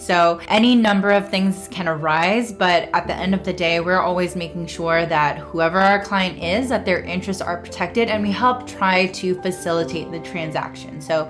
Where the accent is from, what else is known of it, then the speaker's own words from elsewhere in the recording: Tampa, Florida, United States; So I grew up here in Tampa Bay. I went to Plant High School. So this is where my family is. This is where my friends are.